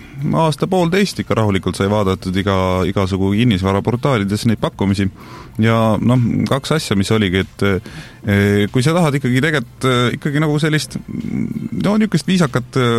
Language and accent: Estonian; Jõgeva, Jõgeva County, Estonia; No mina olen ikkagi maad pärit, et jägevamal üles kasvanud, et siis aednike laps, et nagu talu elu näinud